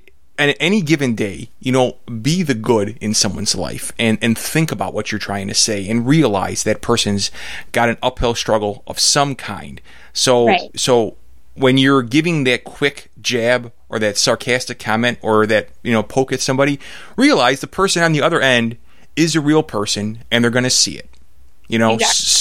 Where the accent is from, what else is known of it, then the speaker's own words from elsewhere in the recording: Chicago, Illinois, United States; because I'm from Chicago and we pronounce about every third vowel correctly here, I couldn't quite spell it.